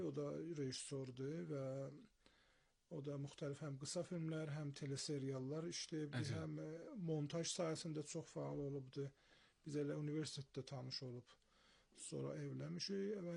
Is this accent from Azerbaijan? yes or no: no; Ardabil, Ardabil Province, Iran; Təbii ki, tamam mənim uşaqlığım, yeniyetməliyim, gəncliyim hamısı Ərdəbildə olubdur və bütün hər hamısı mənə xatirədir, amma hər şeydən də bura mənim atamın şəhəridir. Və həmişə Ərdəbil. Özüm hər zaman Ərdəbilli bilmişəm.